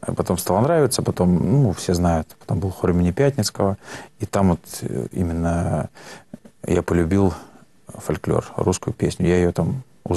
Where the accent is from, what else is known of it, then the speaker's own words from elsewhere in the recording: Voronezh Oblast, Russia; Я просто из Воронежской области, если кто не знает.